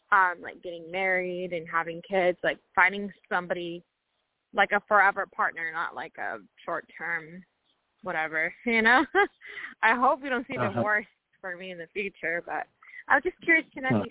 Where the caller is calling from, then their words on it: Washington, United States; I am from Washington State.